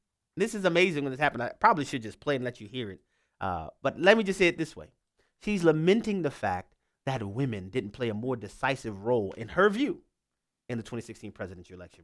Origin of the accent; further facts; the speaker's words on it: Louisiana, United States; We'll start off in my home state of Louisiana, where David is on the line.